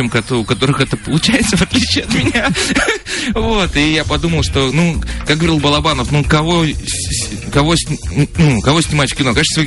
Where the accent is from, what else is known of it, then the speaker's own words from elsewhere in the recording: Sverdlovsk Oblast, Russia; Я в Никошуке из Свердловской области.